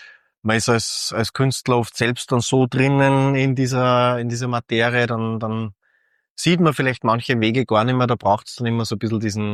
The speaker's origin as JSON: {"language": "German", "town": "Feldkirchen an der Donau", "region": "Bavaria", "country": "Germany", "tie": "born or raised there", "said": "Ich bin in Feldkirchen an der Donau aufgewachsen. Da sind immer so Theaterstücke alle 2 Jahre aufgeführt worden."}